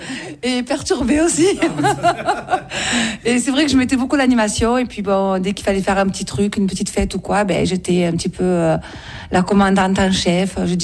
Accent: Marseille, Provence-Alpes-Côte d'Azur, France; accent: Marseille; now in Saint-Maximin, France; je suis née à Marseille. J'ai toujours vécu à Marseille. Et après, je suis montée dans le Var, à Saint-Maximin. Donc, ça fait à peu près 16 ans que je suis dans le Var. Et j'ai pris un peu l'accent marseillais, mélangé à l'accent d'Aubagne et l'accent du Var.

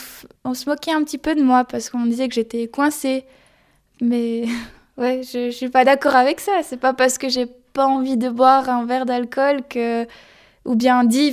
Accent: Morocco; now in France; comme j'ai grandi au Maroc, c'est un pays bah, déjà musulman.

